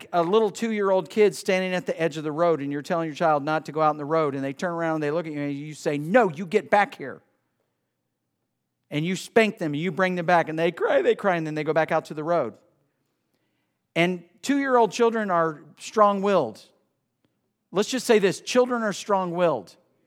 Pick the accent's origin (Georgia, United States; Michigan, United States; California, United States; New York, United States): Georgia, United States; growing up in Georgia, we had no choice. It was yes, ma'am, yes, sir.